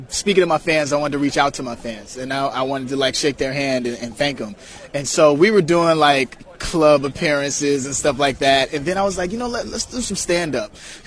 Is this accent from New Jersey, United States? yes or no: no; Chicago, Illinois, United States; You know, I'm from Chicago, Illinois.